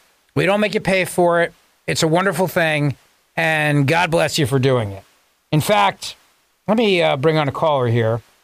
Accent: New Jersey, United States; You know, I grew up in Jersey. My dad was a cop.

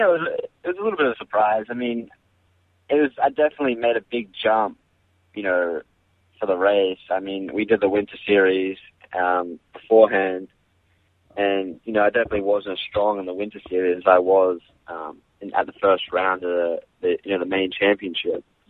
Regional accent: Australia; now in United States; I still prefer my, you know, the music I grew up listening to in Australia with all my friends and whatnot. I'm still yet to be Americanized, I think.

